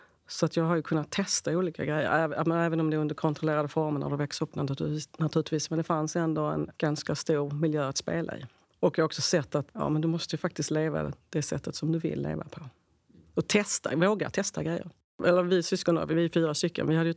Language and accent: Swedish; Skåne, Sweden; Och som skåning så behöver jag mat också.